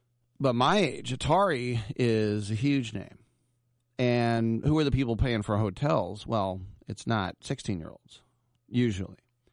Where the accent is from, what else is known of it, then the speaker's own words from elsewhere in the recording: Oakland, California, United States; I know in my hometown of Oakland, they've got their own esports arena.